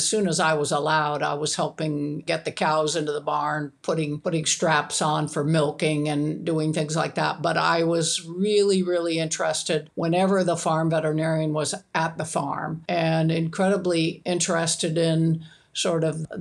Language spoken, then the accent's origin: English; Maryland, United States; Interestingly, I am one of 14 siblings. So my family of 15 moved to Maryland when I was just two.